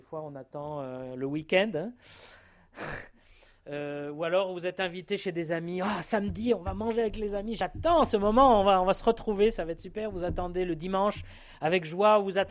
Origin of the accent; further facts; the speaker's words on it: France; Nous, les Français, on va s'en sortir. On est Français.